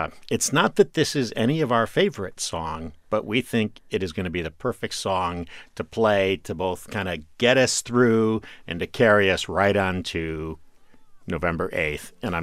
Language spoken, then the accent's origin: English; Detroit, Michigan, United States; And a song from my youth growing up in Detroit